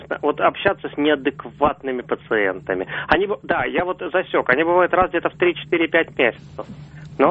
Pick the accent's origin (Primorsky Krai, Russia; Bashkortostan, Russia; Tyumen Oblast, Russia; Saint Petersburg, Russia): Saint Petersburg, Russia; я из Санкт-Петербурга.